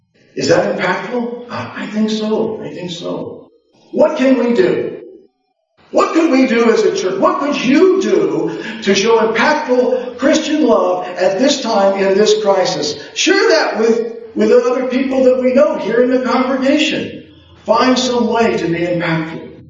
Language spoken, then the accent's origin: English; Florida, United States; You know, when I was a young boy and growing up in Florida, as a youngster with my brothers, I was very timid and reserved.